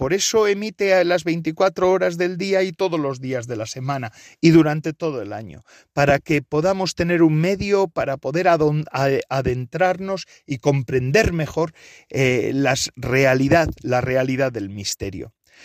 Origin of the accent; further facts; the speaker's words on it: Basque Country, Spain; aunque su apellido suena a cercano, en mi caso, a de mi tierra, del País Vasco